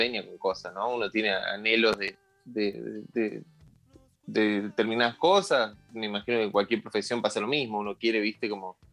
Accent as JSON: {"language": "Spanish", "region": "Córdoba", "country": "Argentina", "said": "Yo soy de Córdoba capital."}